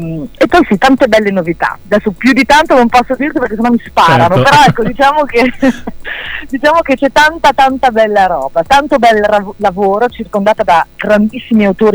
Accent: Bologna, Emilia-Romagna, Italy; io in Italia nasco, cresco, ci vivo, sono bolognese nonostante abbia un incarnato molto colorato e origini eritree

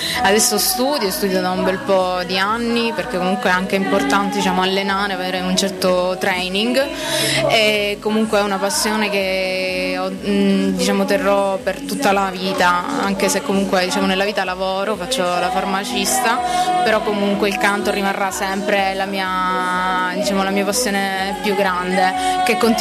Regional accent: Capo d'Orlando, Sicily, Italy; vengo da Capo d'Orlando in provincia di Messina e ho 25 anni.

